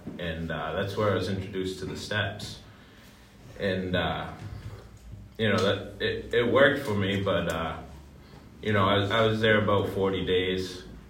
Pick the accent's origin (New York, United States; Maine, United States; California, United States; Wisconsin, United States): Maine, United States; Peru; I'm actually from a town called Peru, Maine. The population is like 1,400.